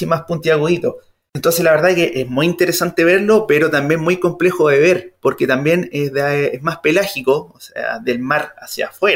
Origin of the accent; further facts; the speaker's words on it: Chile; me identifico como chileno promedio, así como más gordito, más chiquitito.